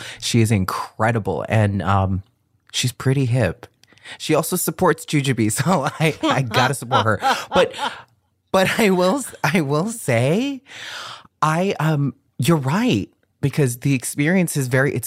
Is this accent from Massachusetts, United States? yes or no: yes; Boston, Massachusetts, United States; born there; also born or lived in California; I was born in Boston.